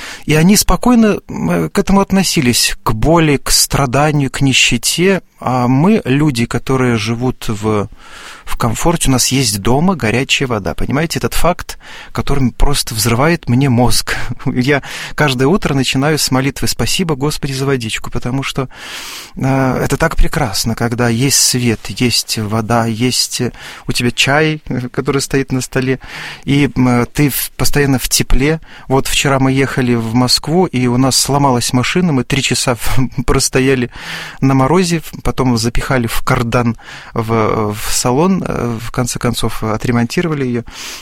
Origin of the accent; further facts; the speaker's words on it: Gomel, Gomel Region, Belarus; известные люди в Гомеле, в моем родном городе